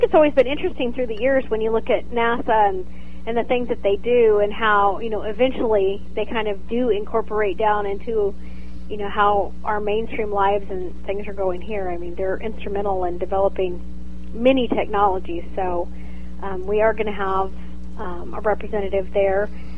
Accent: Fredericksburg, Texas, United States; I am a native, Fredericksburg.

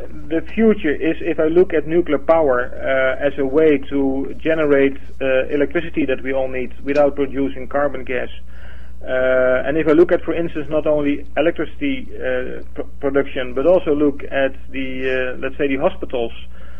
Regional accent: Amsterdam, North Holland, Netherlands; But nevertheless, I was born in Amsterdam, so I'm a Dutchman.

